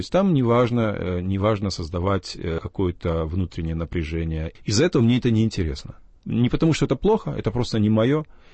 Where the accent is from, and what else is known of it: Kazakhstan; born or raised there; moved away as an adult